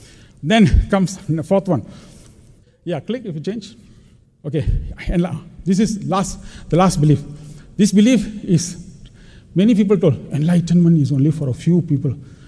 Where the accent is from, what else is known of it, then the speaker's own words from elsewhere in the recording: Malaysia; my professor at the back, hey, where are you from? Malaysia.